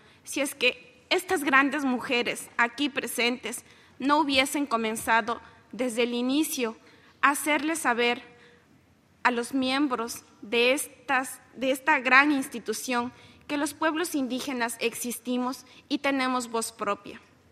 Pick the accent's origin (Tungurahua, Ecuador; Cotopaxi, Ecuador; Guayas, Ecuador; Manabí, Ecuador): Tungurahua, Ecuador; Salasaca; Yo soy de Salasaca, para que se ubiquen rápidamente. Está a 3 horas al sur de Quito, en el centro del país, en la puerta a la Amazonía. Yo vengo de ahí.